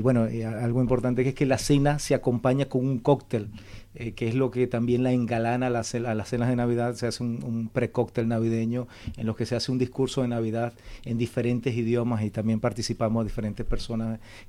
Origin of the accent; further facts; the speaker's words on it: Venezuela; De hecho, te comento solamente, mi mujer es alemana, yo soy venezolano.